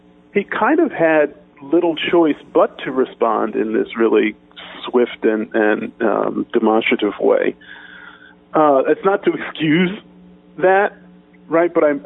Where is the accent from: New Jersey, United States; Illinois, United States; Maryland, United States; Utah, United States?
New Jersey, United States; Willingboro; Willingboro, the town I grew up in South Jersey, was the place in which I formed my identity.